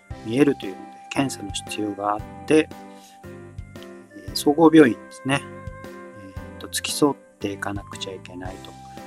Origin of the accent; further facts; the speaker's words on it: Kumamoto, Japan; 熊本って言ったら自分が生まれ育った町であるにもかかわらず、あまり好きではない町でありまして、